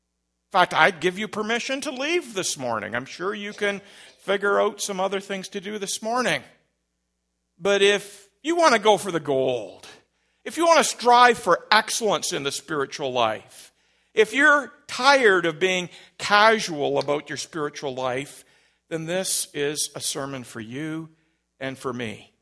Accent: Canada; because I'm Canadian. I'm patriotic.

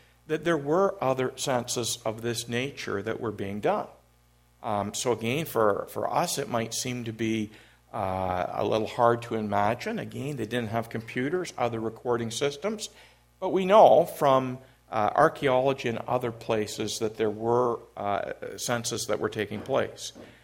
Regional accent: Orillia, Ontario, Canada; born there; I was born in Orillia.

